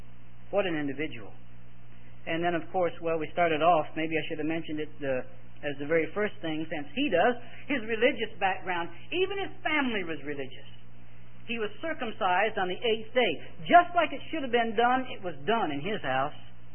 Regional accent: United States; I am very glad to be an American.

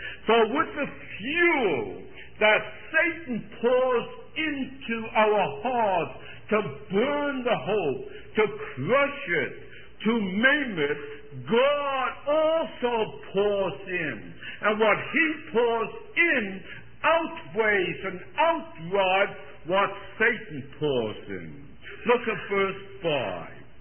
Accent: Poland; We were very poor when we came from Poland. We lived in the ghetto. We couldn't get out of the ghetto.

